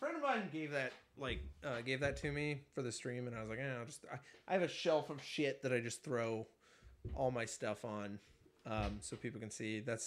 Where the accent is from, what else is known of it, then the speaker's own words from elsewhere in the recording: Iowa, United States; I'm from Iowa, so we're like right next to each other.